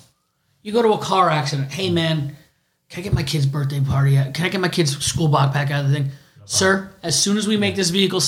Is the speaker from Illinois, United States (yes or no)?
no; New Jersey, United States; New Jersey, we're all from New Jersey. If you didn't know we were from New Jersey, surprise, we're all from fucking Jersey.